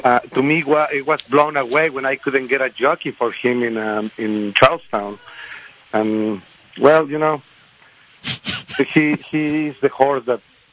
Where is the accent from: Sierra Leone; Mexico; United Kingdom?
Mexico; now in United States; So, yeah, we come from Mexico, and, yeah, we moved to America now, and we are trying to get it done here.